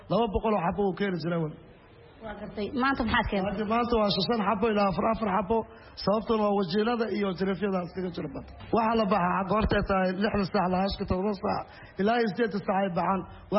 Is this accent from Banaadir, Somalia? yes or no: no; Jowhar, Middle Shabelle, Somalia; moved away as an adult; now in Bosaso, Somalia; gobolka Shabeellaha Dhexe Jowhar baan ka imid. adu waxaan imid halkaan 2011 baa imid halka Boosaaso.